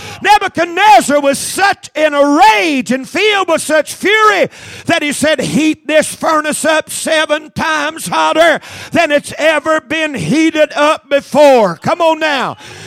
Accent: North Carolina, United States; and he's from West Virginia, I'm from North Carolina.

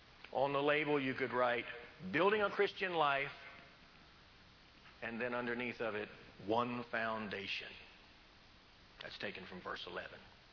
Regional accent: Virginia, United States; Well, see, I'm from Virginia, and you've got to be 24 inches in the ground.

